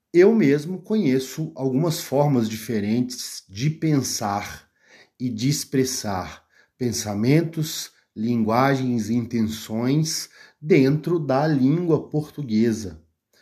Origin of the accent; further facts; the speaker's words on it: Minas Gerais, Brazil; accent: mineiro; eu consigo misturar um mineiro, um sotaque com gírias e forma de construção e articulação das palavras e do pensamento, que é de raiz mineira rural, com uma formação acadêmica.